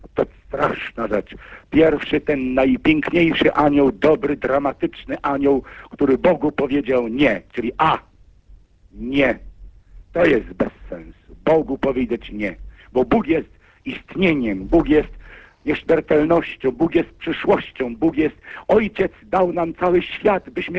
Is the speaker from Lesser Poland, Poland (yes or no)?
yes; Jaksice, Lesser Poland, Poland; also born or lived in Przesławice; ze wsi Jaksice pod Miechowem, urodziłem się obok, w Przesławicach, w domu rodzinnym się urodziłem